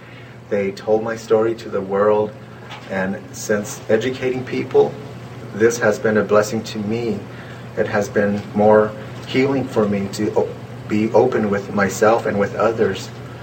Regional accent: Arizona, United States; I'm from the San Carlos Apache tribe.

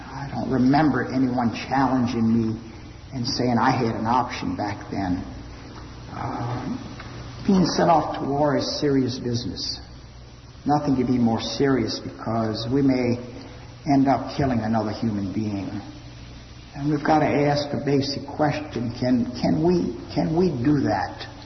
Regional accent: Louisiana, United States; I came home from Vietnam so grateful to be alive, to be back in Louisiana with family and friends

